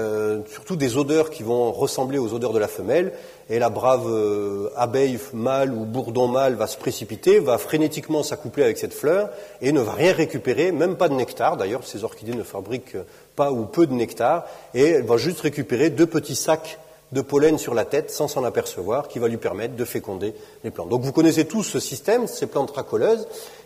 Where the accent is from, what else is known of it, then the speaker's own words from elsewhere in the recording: Southern France, France; Je viens du sud de la France, c'est un problème très connu, les incendies de forêt, de garrigues